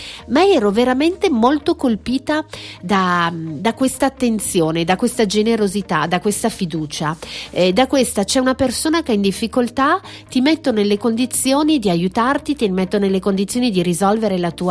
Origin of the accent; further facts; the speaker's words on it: Brissogne, Aosta Valley, Italy; nel mio paese Brissogno, un piccolo paesino, lo racconto per chi è di fuori valle ovviamente, che sta alle porte di Aosta, poche anime abitano a Brissogno